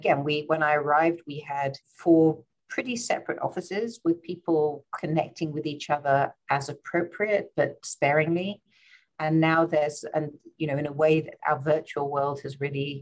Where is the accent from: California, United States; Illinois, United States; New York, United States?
California, United States; born there; you can tell from my accent, I was born in California